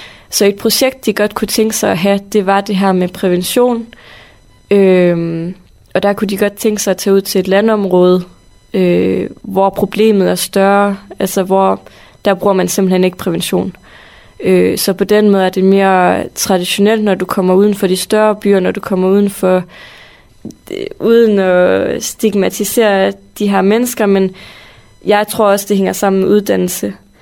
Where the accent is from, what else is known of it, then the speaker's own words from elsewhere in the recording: Frederikshavn, North Denmark Region, Denmark; jeg er opvokset i Frederikshavn, og det er mig, der skriver det.